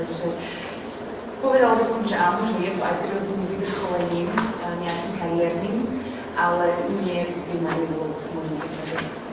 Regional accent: Prešov, Prešov Region, Slovakia; som Prešovčanka a v súčasnosti aj pôsobím na okresnom súde Prešov

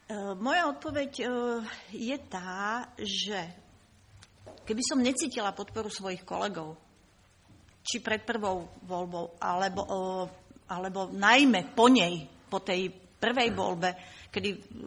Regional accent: Bratislava, Bratislava Region, Slovakia; Ja som Bratislavčan, ako to priznávam

